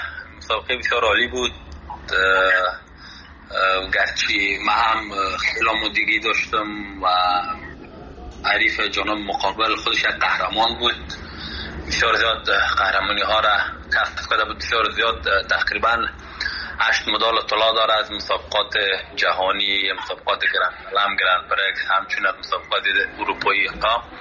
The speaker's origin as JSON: {"language": "Persian", "country": "Afghanistan", "said": "من به خودم به حیث یک جوان افغان که از افغانستان آمدم"}